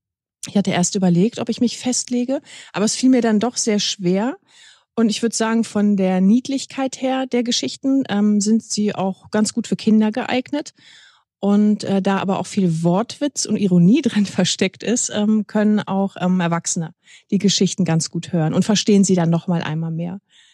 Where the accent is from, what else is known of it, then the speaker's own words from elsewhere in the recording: Lower Saxony, Germany; Ich komme aus der Nähe von Hildesheim und schreibe seit circa 2 Jahren ganz intensiv.